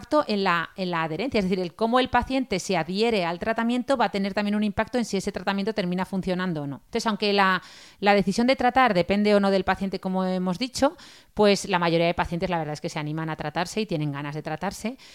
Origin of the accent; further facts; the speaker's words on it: Zaragoza, Aragon, Spain; born there; also born or lived in Granada; nuestra familia es de Granada, aunque luego nosotras hemos vivido siempre en Zaragoza. De hecho, yo nací en Granada, Rosa nació en Zaragoza